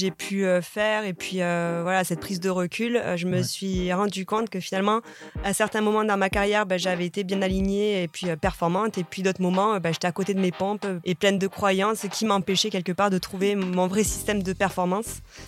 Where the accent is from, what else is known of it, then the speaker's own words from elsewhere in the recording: Bagnères-de-Luchon, Occitanie, France; accent: Pyrenean; now in Annecy, France; j'ai 35 ans. Le petit accent que vous entendez vient des Pyrénées, puisque je suis originaire de Bagnères-de-Luchon. Donc, c'est les Pyrénées centrales, juste à la limite de l'Espagne. Et aujourd'hui, je vis à côté d'Annecy